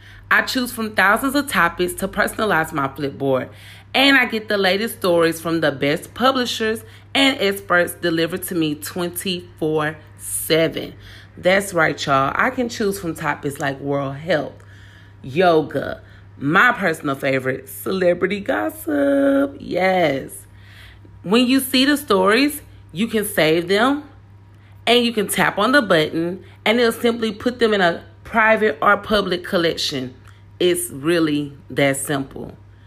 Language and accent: English; Houston, Texas, United States; Like, that's what I grew up knowing in Houston. So, I mean, if you can grow up in Houston, Texas, okay, in the country of what they like to call it, you can adapt anywhere, all right?